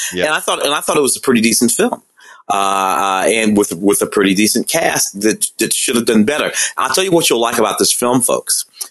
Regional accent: St. Louis, Missouri, United States; I never bothered to replace it because I'm from St. Louis.

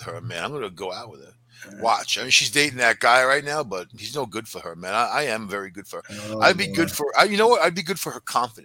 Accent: El Paso, Texas, United States; born there; And Texas, I was born in El Paso. I've never been there.

